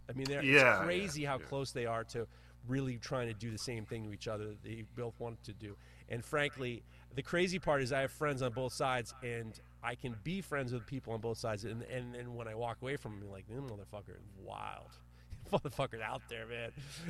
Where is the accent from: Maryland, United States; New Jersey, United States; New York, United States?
New York, United States; it's not too hard to figure out where I'm Jewish guy from New York.